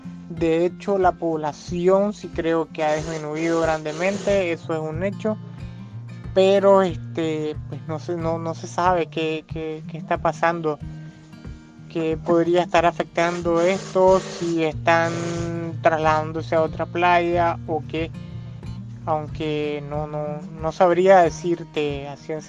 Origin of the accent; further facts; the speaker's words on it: Nicaragua; Nosotros pues como nicaragüense tenemos 2 playas